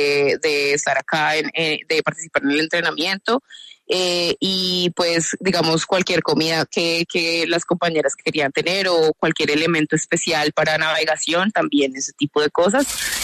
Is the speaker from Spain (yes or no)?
no; Colombia; nosotros somos colombianos, somos una organización pequeña